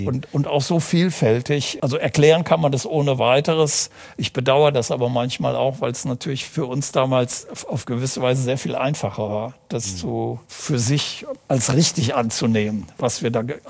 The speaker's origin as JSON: {"language": "German", "town": "Aachen", "region": "North Rhine-Westphalia", "country": "Germany", "tie": "born there", "said": "Ich bin ja in Aachen geboren und ich kenne das noch aus den 60er Jahren"}